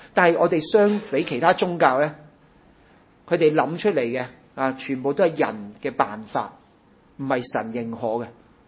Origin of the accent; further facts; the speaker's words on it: China; 我哋中国人用开整家私嗰啲好靓㗎喎。